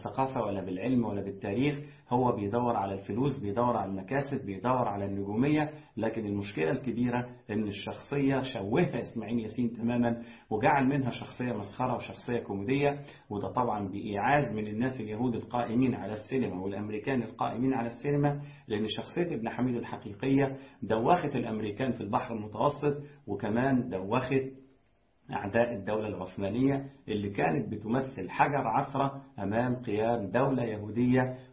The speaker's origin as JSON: {"language": "Arabic", "country": "Egypt", "said": "إحنا كمصريين دايما بنقول إيه؟ بنقول الرئيس."}